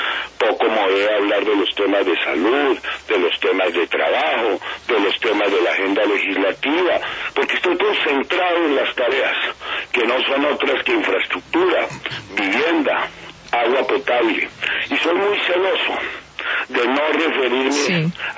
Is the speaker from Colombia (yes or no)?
yes; Colombia; como cualquier colombiano